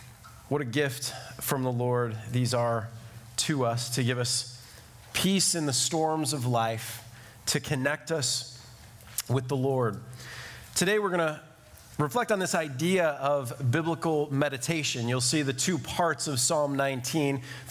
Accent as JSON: {"language": "English", "region": "Illinois", "country": "United States", "tie": "born or raised there", "lives_now": "Tampa, United States", "said": "I grew up in the Chicago suburbs, so most of my life was like us here in Tampa."}